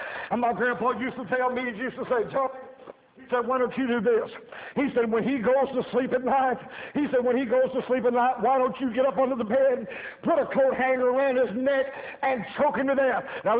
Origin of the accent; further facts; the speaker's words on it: Louisiana, United States; We're from Louisiana. We're down there. I don't know if you've ever been there, but it's a complete different country than Georgia and Tennessee.